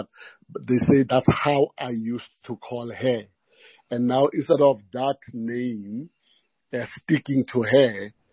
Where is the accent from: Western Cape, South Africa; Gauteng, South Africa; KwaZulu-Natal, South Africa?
Gauteng, South Africa; Alexandra; I was born in Alexandra. Mm-hmm. And I grew up in Alexandra, got educated in Alexandra.